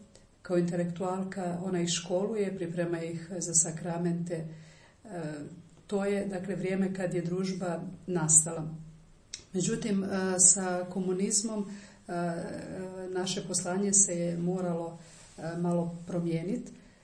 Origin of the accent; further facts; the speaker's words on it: Ferizaj, Ferizaj District, Kosovo; also born or lived in Skopje; Rođena sam i odrasla u Uroševcu, tamo se i školovala. Moj život nekako je podijeljen između Uroševca i Skoplja, jer su mi ta dva mjesta roditelji. Kasnije sam u Skoplju ostvarivala svoju karijeru